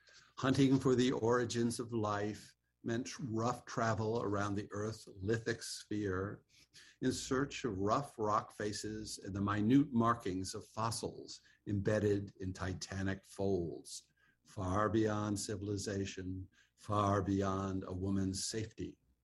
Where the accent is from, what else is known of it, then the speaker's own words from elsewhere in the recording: Massachusetts, United States; I actually, as I said, I grew up in the Berkshires